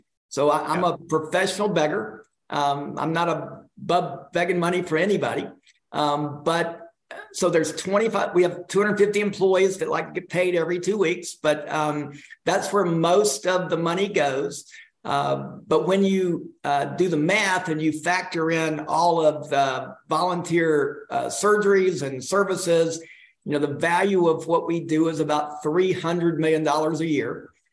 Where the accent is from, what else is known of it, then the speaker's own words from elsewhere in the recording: Atlanta, Georgia, United States; But my own personal story is I grew up in Atlanta. You know, growing up in Atlanta, I was always interested in the church.